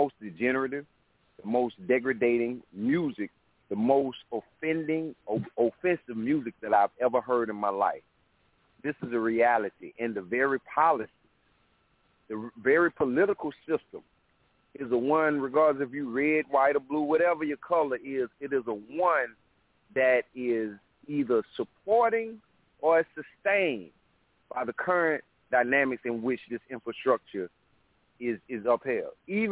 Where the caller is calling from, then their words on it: South Carolina, United States; I'm calling from South Carolina.